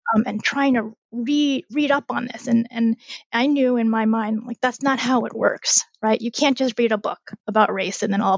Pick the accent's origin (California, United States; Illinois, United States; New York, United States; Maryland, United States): New York, United States; Spring Valley; I have this great group of friends from my hometown in Spring Valley, New York.